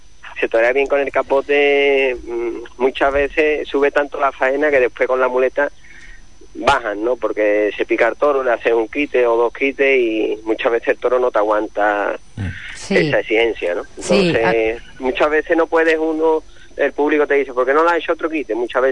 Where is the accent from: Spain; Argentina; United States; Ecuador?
Spain; Camas, Andalusia; born there; nací en Cama y mi madre de Cama y mi padre con raíces, bueno, mi padre es de Vejez de la Frontera de Cádiz